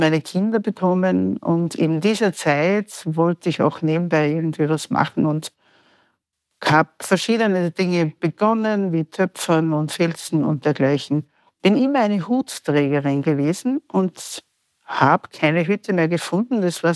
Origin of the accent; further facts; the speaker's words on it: Gmunden, Upper Austria, Austria; weil ich komme aus Gmunden, das Traunviertel finde ich ja noch schöner